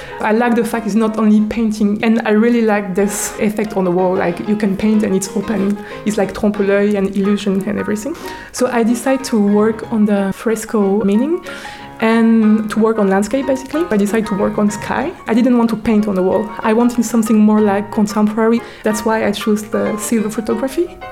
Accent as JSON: {"language": "English", "town": "Paris", "region": "Île-de-France", "country": "France", "said": "I come from Paris. I work as an artist in Paris, actually."}